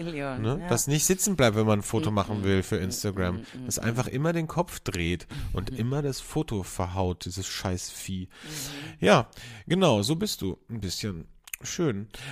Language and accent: German; Carinthia, Austria; moved away as an adult; now in Vienna, Austria; als ich von Kärnten, von meinem Bundesland, wo ich aufgewachsen bin, nach Wien gezogen bin. Okay, da war ich 18, 19